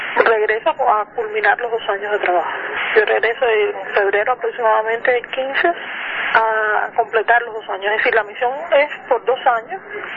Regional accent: Havana, Cuba; Yo soy habanera.

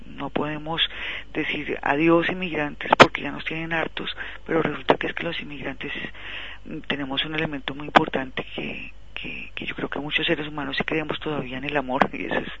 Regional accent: Colombia; now in Spain; si bien no quiero decir que todos seamos, como decimos en mi tierra, peras en dulce

